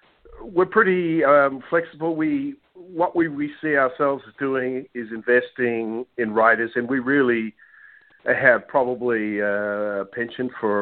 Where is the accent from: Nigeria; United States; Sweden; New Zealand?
New Zealand; I'm originally from New Zealand. You might be wondering where my accent's from.